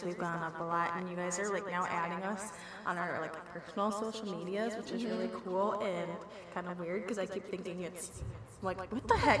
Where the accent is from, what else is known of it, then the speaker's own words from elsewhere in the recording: Michigan, United States; Maybe that's why people call me I'm a youper.